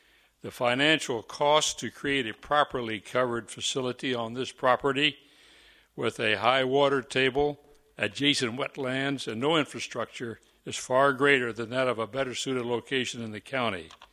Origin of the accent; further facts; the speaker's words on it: Esmont, Virginia, United States; from Esmont.